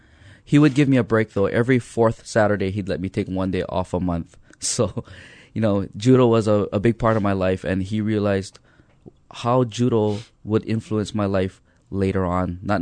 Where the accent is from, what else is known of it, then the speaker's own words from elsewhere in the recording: Pearl City, Hawaii, United States; Well, I grew up in Pearl City in a little suburb called Manana. So I went to Manana Elementary School, then to Highlands Intermediate.